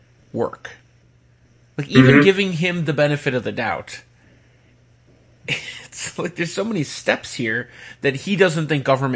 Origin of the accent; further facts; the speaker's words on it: Mount Pleasant, Wisconsin, United States; he's in Mount Pleasant. My hometown.